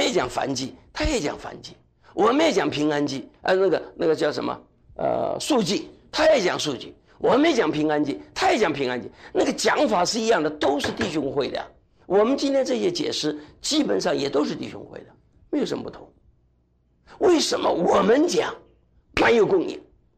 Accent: Taiwan; 我们都是从台湾来的

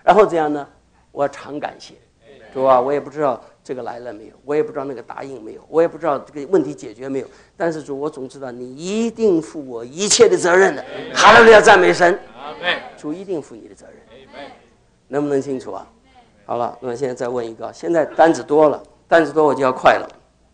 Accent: China; 所以我们中国人才有情欲嘛

